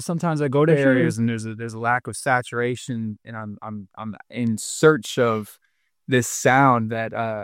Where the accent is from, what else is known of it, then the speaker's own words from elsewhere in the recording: Nova Scotia, Canada; born there; now in Winnipeg, Canada; I'm new to Winnipeg, Manitoba. I haven't lived here for quite so long. I was born in Nova Scotia, in fact.